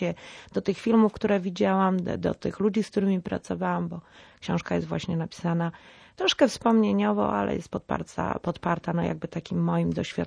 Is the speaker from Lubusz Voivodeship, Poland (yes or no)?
no; Sopot, Pomeranian Voivodeship, Poland; also born or lived in Gdańsk; Potem był Sopot. No i tak zostało.